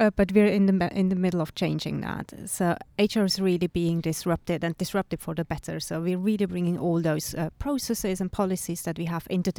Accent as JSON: {"language": "English", "country": "Switzerland", "second_language": "English", "lives_now": "New York, United States", "said": "I'm originally from Switzerland, but I've been living in New York for 5 years now."}